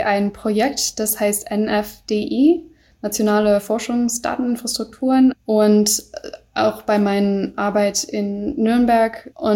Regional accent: United States; also ich als Amerikanerin, wissen auch nicht, was im November passieren wird.

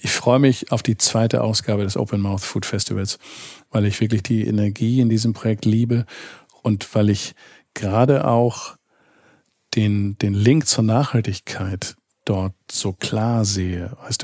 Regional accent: Eckernförde, Schleswig-Holstein, Germany; also born or lived in Stade; Ich bin Norddeutscher, ich bin in Stade geboren, Eckernförde aufgewachsen.

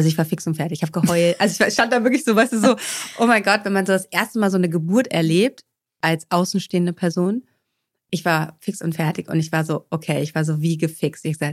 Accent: Stendal, Saxony-Anhalt, Germany; born there; now in Bad Segeberg, Germany; Also geboren bin ich aber in Stendal, also noch in der DDR.

